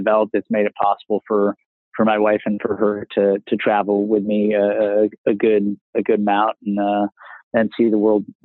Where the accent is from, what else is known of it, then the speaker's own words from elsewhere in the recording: Massachusetts, United States; born there; also born or lived in Midwest / California; I was born in Massachusetts and sort of made my way across the country from the East Coast to the Midwest and eventually to California around high school.